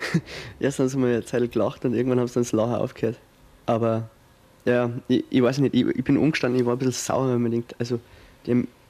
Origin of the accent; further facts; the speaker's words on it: Bavaria, Germany; accent: Bavarian; Ich merke es am stärksten, wenn ich Hochdeutsch rede, ich mache ja als Bayer Mund fast beim Reden nicht auf.